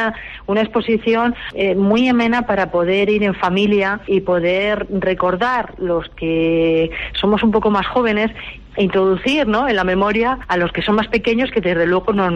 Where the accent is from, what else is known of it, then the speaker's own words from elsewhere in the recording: Pantoja, Castilla-La Mancha, Spain; Por lo menos aquí en mi pueblo, en Pantoja